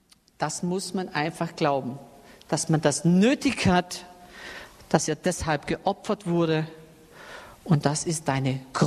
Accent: Baden-Württemberg, Germany; Ich habe mich ja an meine Heimat erinnert. Ich bin ja Schwabe, da sagt man einfach nur Guts Neues.

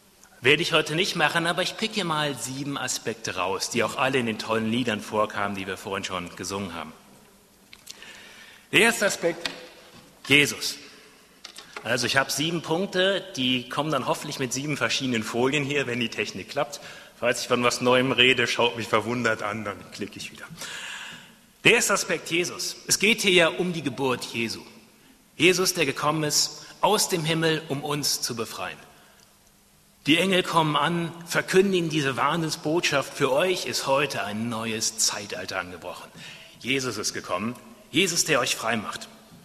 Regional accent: Germany; ich bin aufgewachsen, natürlich in Deutschland, wie an meinem Akzent zu erkennen, in Deutschland aufgewachsen.

